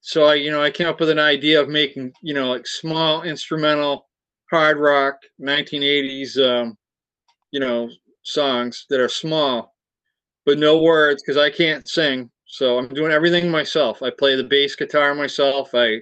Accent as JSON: {"language": "English", "region": "Massachusetts", "country": "United States", "said": "And I'm from Cape Cod, Massachusetts. And I was on the radio for a while."}